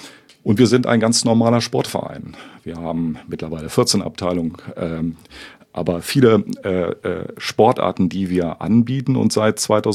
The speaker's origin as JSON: {"language": "German", "town": "Braunschweig", "region": "Lower Saxony", "country": "Germany", "tie": "born there", "said": "ich bin in Braunschweig geboren"}